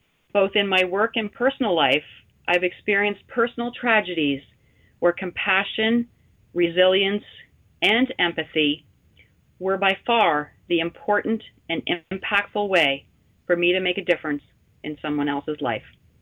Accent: Ontario, Canada; I was born and raised here in the Ottawa Valley, so I'm very proud of my roots and to be able to give back to the community that has given me so much. Growing up, I grew up here in the Valley on a family farm

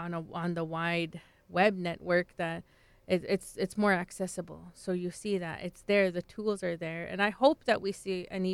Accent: Saddle Lake, Alberta, Canada; I know that when I was growing up, I grew up in Saddle Lake.

